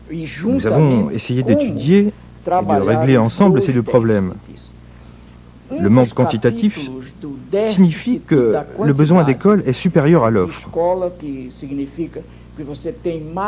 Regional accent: Recife, Pernambuco, Brazil; Nous avons habité la maison où je suis né, à Recife, jusqu'à mes 11 ans, à peu près.

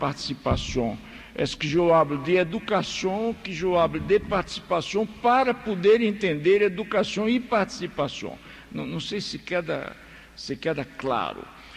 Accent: Recife, Pernambuco, Brazil; Vocês me perdonem, mas isto aqui é como Recife. E Recife, minha terra, é uma ofensa andar com isto, não?

